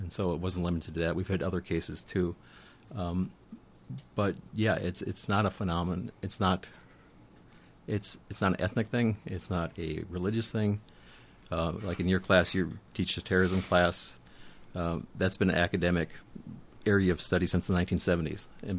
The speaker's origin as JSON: {"language": "English", "region": "Minnesota", "country": "United States", "said": "I'm from Minnesota, but I'm a Minnesotan, you know, I'm a Somali American."}